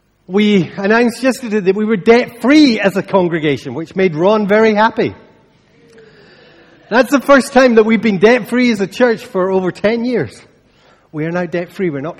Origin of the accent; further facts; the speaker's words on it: Scotland, United Kingdom; You know, sometimes as Scottish folks, we're not that good at being positive.